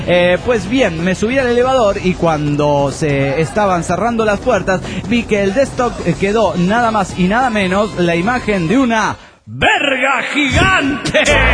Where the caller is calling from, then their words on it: Washington, District of Columbia, United States; de Washington D.C.